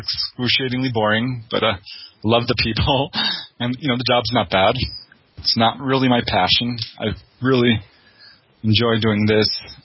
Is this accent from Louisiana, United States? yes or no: no; Topanga, California, United States; You know, I grew up in Topanga Canyon